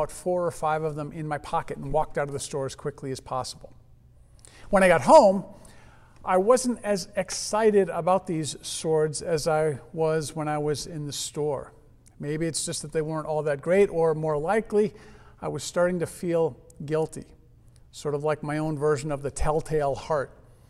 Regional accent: Connecticut, United States; I grew up in Connecticut, and about age 12, I think it was, I found myself in a little gift shop

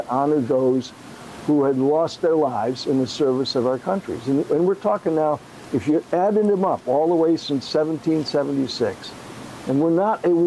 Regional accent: San Antonio, Texas, United States; born there; Well, I was born in San Antonio.

